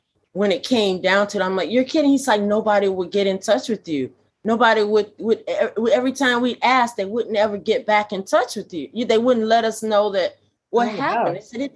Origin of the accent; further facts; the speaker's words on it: United States; now in United Kingdom; and I'm coming from the States, and, you know, there's a sense of community or Black community.